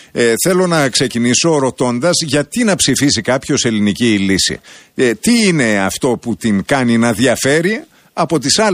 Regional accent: Greece; Αυτή όμως είναι μια πολιτική που εμείς σαν Έλληνες την καταγγέλουμε.

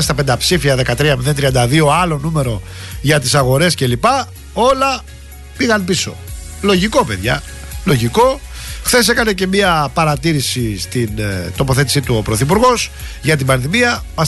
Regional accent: Rafina, Attica, Greece; 13 βαθμούς στη Ραφίνα, εκεί στη πατρίδα μου.

